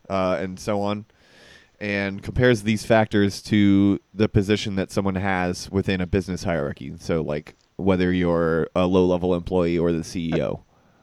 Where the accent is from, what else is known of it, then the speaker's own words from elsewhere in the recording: Washington, District of Columbia, United States; I'm from Washington, D.C.